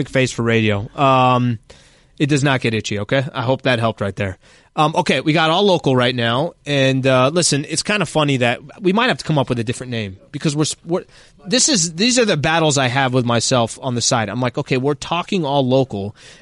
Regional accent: San Diego, California, United States; Obviously, you know, I grew up in San Diego, so

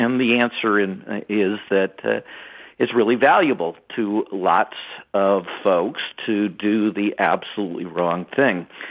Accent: Dearborn, Michigan, United States; also born or lived in Detroit; Yes, and I was born in Detroit and grew up in Dearborn, so

